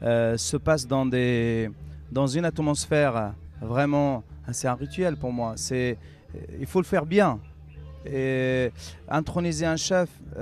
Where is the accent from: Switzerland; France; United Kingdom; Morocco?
Morocco; Agadir, Souss-Massa; Agadir, c'est ma ville natale